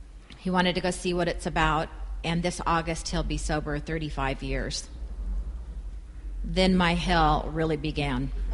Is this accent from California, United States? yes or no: yes; San Bernardino, California, United States; I'm an Eskimo from San Bernardino, northern San Bernardino. It's a little cooler there. There are not a lot of Eskimos from San Bernardino.